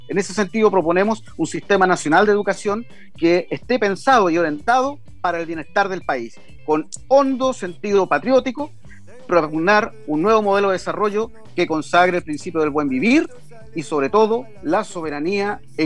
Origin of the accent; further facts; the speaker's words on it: Chile; como pueblo chileno no estamos dispuestos a aceptar ni menos tolerar